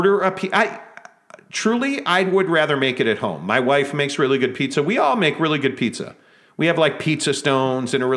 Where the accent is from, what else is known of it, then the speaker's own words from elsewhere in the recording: Chicago, Illinois, United States; So I am a Chicagoan, and you know this. Like, you listen to the show. You know that I'm from Chicago.